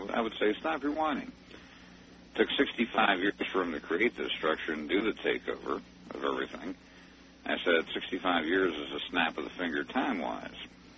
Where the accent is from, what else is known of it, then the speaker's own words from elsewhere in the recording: Arizona, United States; I'm from Arizona, so there's a big red staples button.